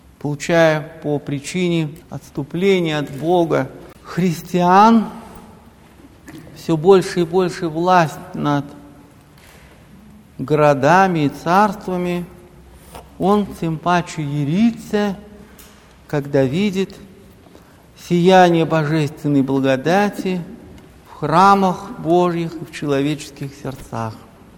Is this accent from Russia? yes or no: yes; Moscow, Russia; Мы, москвичи и гости столицы, должны быть очень внимательными, аккуратными.